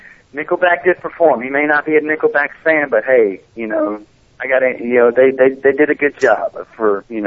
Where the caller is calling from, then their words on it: Fort Bragg, North Carolina, United States; I'm calling from Fort Bragg, North Carolina.